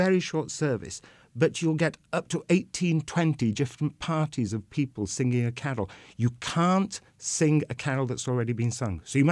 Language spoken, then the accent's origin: English; Wales, United Kingdom; I come from Gwynedd, I come from the west of Wales and northwest of Wales. The first thing to say is that Welsh is the language.